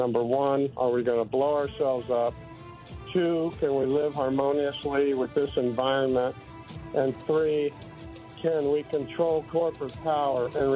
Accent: Oakland, California, United States; When I was growing up, born and raised in Oakland, I had a number of experiences that took me all across the country, including a cattle ranch in Iowa.

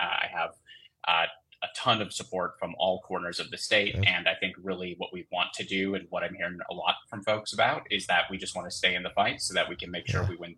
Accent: Two Rivers, Wisconsin, United States; born or raised there

